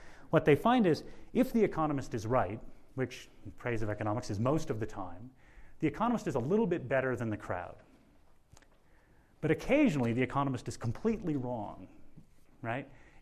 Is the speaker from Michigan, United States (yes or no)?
yes; Michigan, United States; cost my home state, Michigan, a lot of business.